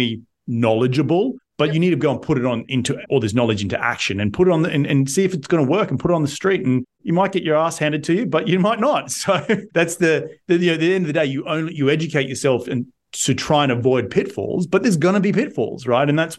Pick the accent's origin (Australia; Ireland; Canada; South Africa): Australia; moved away as an adult; now in United States; I only discovered RIA when I moved to the US. So it was beginning of 2012. It was like 2 weeks fresh off the boat. I was at my first event going as an Australian